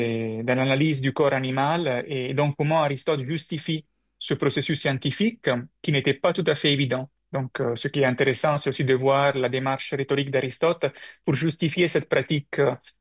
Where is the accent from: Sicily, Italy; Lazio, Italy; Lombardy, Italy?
Lazio, Italy; Rome; French is a second language; Je suis né à Rome, donc j'étais tout petit, j'ai commencé, disons, à explorer ma ville, mes musées, etc.